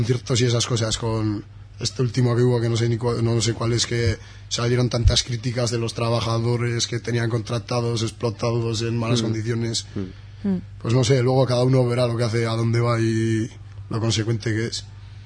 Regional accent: Liedena, Navarre, Spain; Yo soy de Liedena, que es un pueblo que viven 100 personas

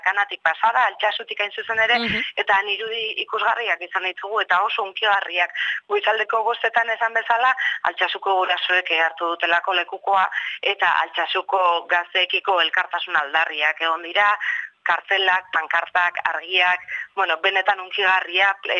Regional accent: Basque Country, Spain; ni Arabarra naiz, Errioxakoa hain zuzen ere

